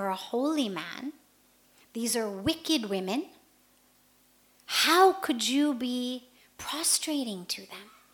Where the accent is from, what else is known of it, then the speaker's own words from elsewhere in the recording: United States; I'm female. I'm white. I'm 45. I'm American.